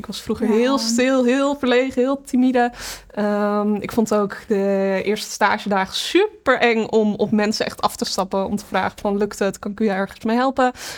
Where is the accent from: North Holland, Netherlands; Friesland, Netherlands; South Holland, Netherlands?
Friesland, Netherlands; moved away as an adult; now in Utrecht, Netherlands; Ik kom zelf uit Friesland. Dus ik heb eerst daar 5 jaar gewerkt.